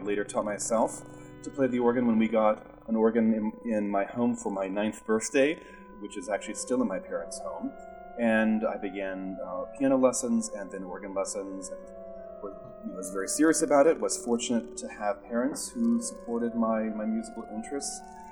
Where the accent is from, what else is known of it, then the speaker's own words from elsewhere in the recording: Charlotte, North Carolina, United States; I grew up just outside of Charlotte, North Carolina, and when I was 8 years old, Calvary Church was just opening their new building.